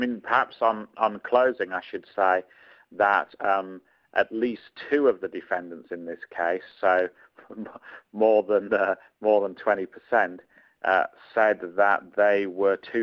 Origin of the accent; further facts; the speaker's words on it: England, United Kingdom; as we English would say, tired and emotional, we should leave that Twitter account well alone.